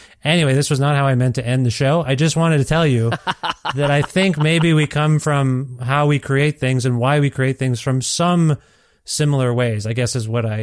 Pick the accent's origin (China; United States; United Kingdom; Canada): Canada; it was weird growing up as an Indian kid in Canada they felt like, what the hell? We moved to Canada.